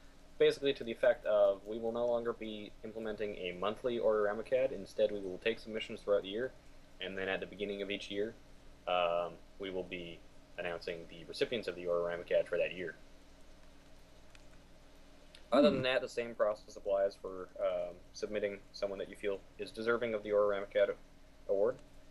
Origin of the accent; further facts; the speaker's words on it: Canada; As the Canadian, I would tend to agree.